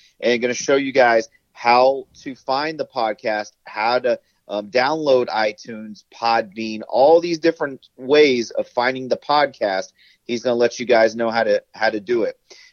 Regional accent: Tampa, Florida, United States; that's where I was born and raised there in Tampa

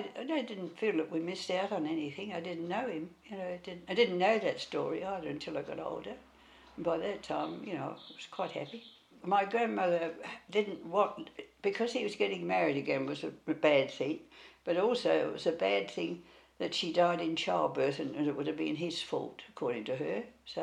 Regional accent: Broken Hill, New South Wales, Australia; born there; I was born in Broken Hill.

